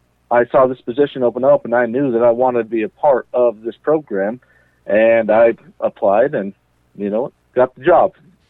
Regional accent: Smoot, Wyoming, United States; So, yeah, I was born and raised in Smoot, Wyoming. I was a graduate of Star Valley back in 2006.

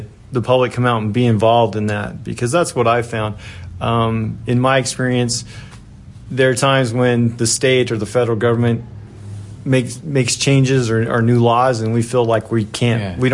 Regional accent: Garland, Utah, United States; now in Afton, United States; So I'm originally from Garland, Utah, which is in the northern part, little west of Logan.

